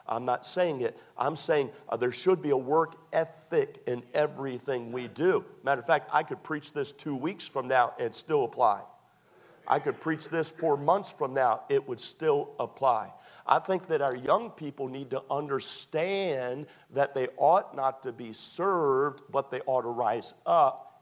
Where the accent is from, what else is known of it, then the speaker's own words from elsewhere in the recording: Northeastern United States, United States; Can I say that never enjoyed the shoveling the snow when I was raised in the Northeast